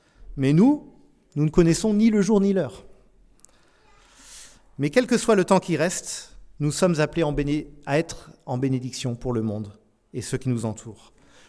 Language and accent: French; France; also born or lived in United States; Je suis français et américain depuis ma naissance, j'ai les deux passeports. Mais quand je vais aux États-Unis, je ne suis pas totalement de là-bas. Le contraire est un peu moins vrai, car j'ai ici, parce que j'ai vécu la grande majorité de ma vie en France